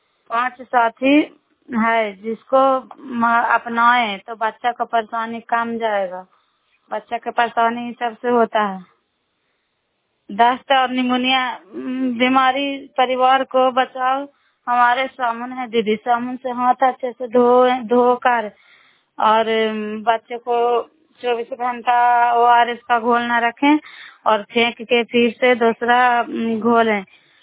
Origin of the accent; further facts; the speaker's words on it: Bihar, India; नालंदा जिला कराए ब्लॉक के निवासी हूँ।